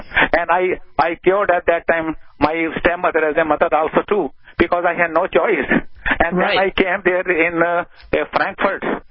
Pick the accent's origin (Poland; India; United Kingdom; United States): India; born there; And I was born in India